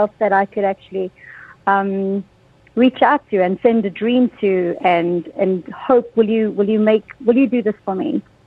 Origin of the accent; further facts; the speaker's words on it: South Africa; So I'm South African by nature.